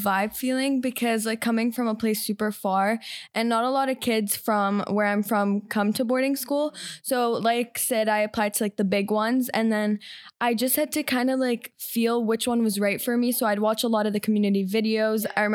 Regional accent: Saudi Arabia; I'm a boarder from Saudi Arabia

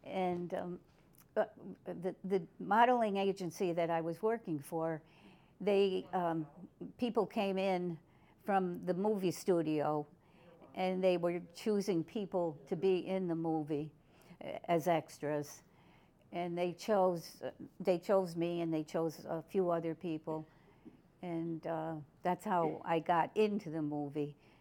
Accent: Clifton Park, New York, United States; Yeah, I grew up in the Clifton Park area. My whole family was from Schenectady and Clifton Park, and we loved it up there.

